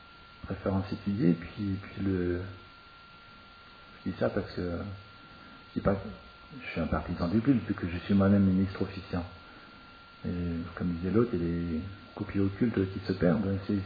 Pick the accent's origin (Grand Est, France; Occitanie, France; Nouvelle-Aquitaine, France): Grand Est, France; Strasbourg; quand je suis à Strasbourg, ma ville natale, je me promène dans les villages alsaciens autour.